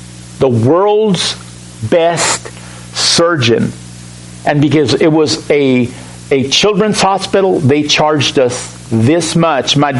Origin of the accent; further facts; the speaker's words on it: Southwest, United States; now in Effingham, United States; I had never lived in Illinois before. I was raised in the Southwest.